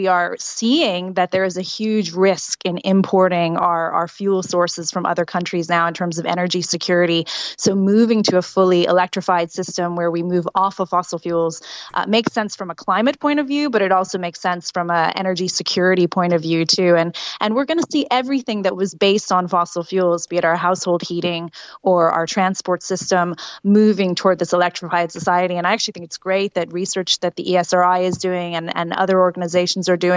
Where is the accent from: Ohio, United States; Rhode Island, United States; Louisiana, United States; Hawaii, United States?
Louisiana, United States; New Orleans; moved away; I grew up in the United States. And when people ask me, what do I miss about living in the United States, I actually say the plumbing.